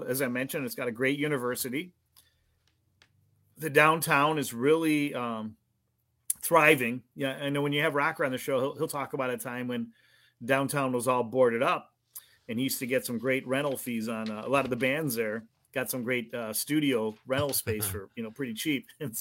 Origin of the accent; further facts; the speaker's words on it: Orchard Park, New York, United States; growing up in Orchard Park, New York, I probably have more connections to Packer Nation than most Milwaukee Packer fans